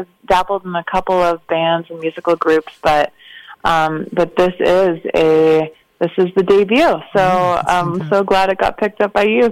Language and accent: English; Ashland, Oregon, United States; also born or lived in Singapore / Indonesia / Kobe, Japan; then 5 years in Kobe, Japan, while they got teaching jobs over there. And then we moved to Ashland, Oregon, where I spent the rest of my childhood.